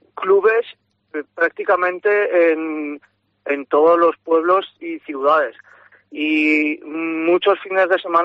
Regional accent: Villarreal, Valencian Community, Spain; tanto como yo, que soy de Villarreal

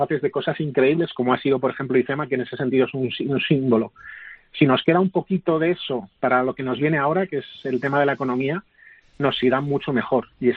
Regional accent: Pamplona, Navarre, Spain; now in Madrid, Spain; Yo soy de Pamplona, pero llevo 24 años en esta maravillosa ciudad.

